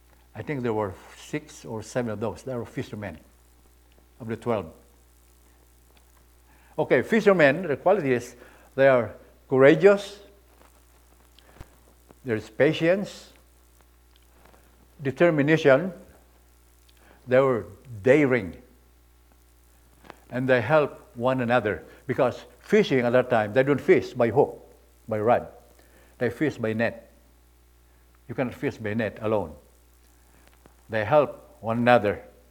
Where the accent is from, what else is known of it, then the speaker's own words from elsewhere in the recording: Philippines; English is a second language; When I was a young boy, I grew up in the Philippines. We live in a shoreline, by the shoreline, where there are lots of fishermen.